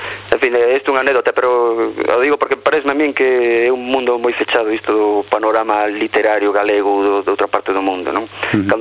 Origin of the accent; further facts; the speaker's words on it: Colla, Galicia, Spain; born there; eu sou moi identificado con el porque eu nacín aí en Colla, non nacín no hospital, nacín en Colla.